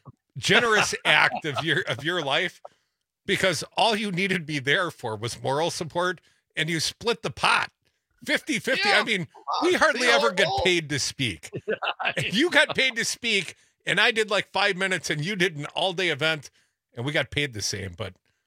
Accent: Madison, Wisconsin, United States; And I said, Wisconsin. He said, you own cows? And I'm like, no, I'm from Madison. I'm from a Big Ten university city.

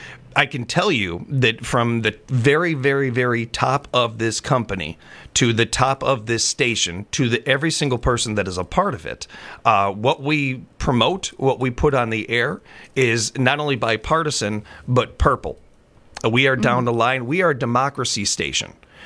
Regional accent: Chicago, Illinois, United States; I grew up in a very political family. Growing up in Chicago, you are going to learn about politics.

